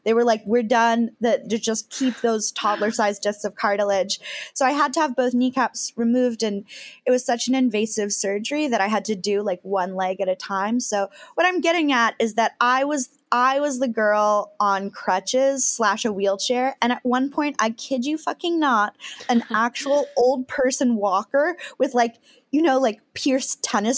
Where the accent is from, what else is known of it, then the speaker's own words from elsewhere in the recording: Falls Church, Virginia, United States; So I'm from Falls Church, Virginia